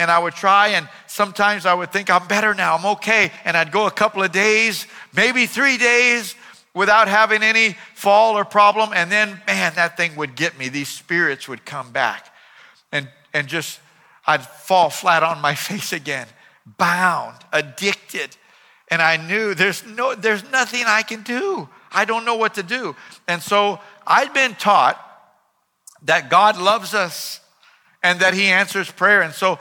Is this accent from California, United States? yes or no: yes; West Covina, California, United States; I was a teenager. I was raised to believe in Jesus and to believe the Bible, but that didn't mean that it had changed my life yet. But when I was in high school and public school, I lived in West Covina, right on the border of La Puente.